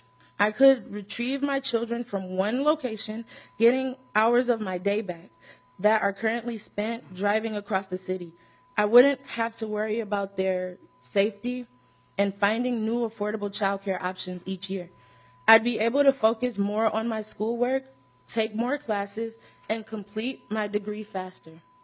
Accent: Minneapolis, Minnesota, United States; I am a first-generation college student, born and raised in Minneapolis, and a current student at MCTC, Minneapolis Community Technical College.

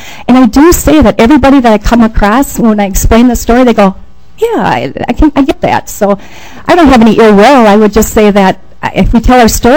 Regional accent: Minnesota, United States; I believe I'm a Minnesotan

